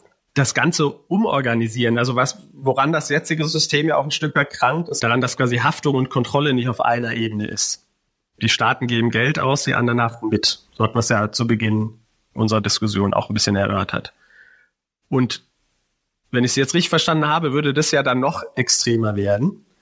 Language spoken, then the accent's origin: German; Switzerland; born there; da ich gebürtig aus der Schweiz bin